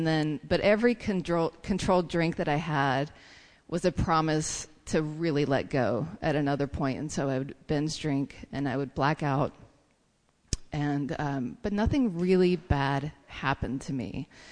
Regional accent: North Carolina, United States; My dad was a social drinker. He was in a bluegrass band. I'm from North Carolina.

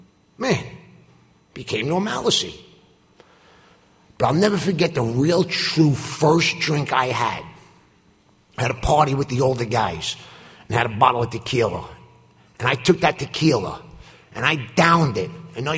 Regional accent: Brooklyn, New York, United States; I grew up in Brooklyn. Place called Canarsie. I live in Park Slope now. I grew up in Canarsie. I was like that red-headed Jewish stepchild in a predominantly Italian neighborhood at the time.

